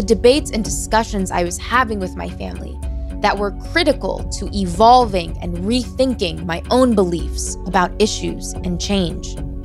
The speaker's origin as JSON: {"language": "English", "region": "Maryland", "country": "United States", "tie": "born or raised there", "said": "When I was growing up in Southern Maryland, I didn't talk to my friends about politics and religion because I carried shame about my own religious identity."}